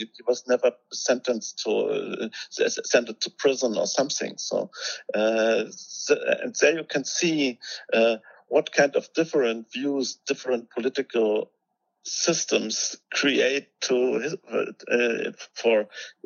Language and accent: English; East Germany, Germany; I grew up in East Germany, and in East Germany, these people were great heroes.